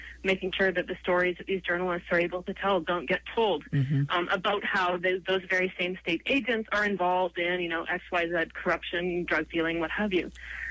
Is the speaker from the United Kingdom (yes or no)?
no; Canada; I'm a Canadian, you know